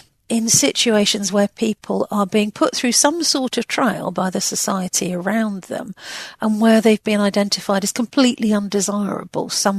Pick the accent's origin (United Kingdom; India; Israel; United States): United Kingdom; You know, as a British person, I didn't really come across this.